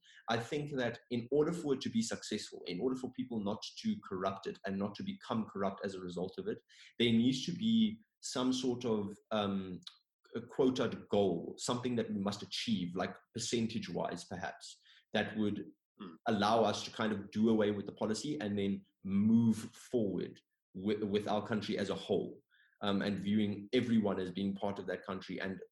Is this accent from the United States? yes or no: no; Botswana; I grew up in Botswana, and I was actually having a really in-depth, really great conversation with a friend of mine